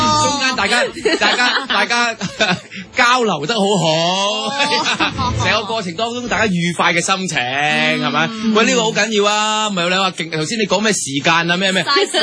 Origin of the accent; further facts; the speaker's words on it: China; 係唔係话我中国人唔敢讲